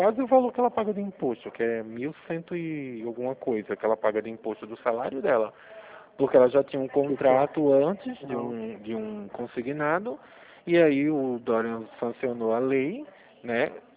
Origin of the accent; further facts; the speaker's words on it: Pernambuco, Brazil; now in Rio Claro, Brazil; eu falo da cidade de Rio Claro, interior de São Paulo. Eu sou de Pernambuco, mas moro aqui, em São Paulo.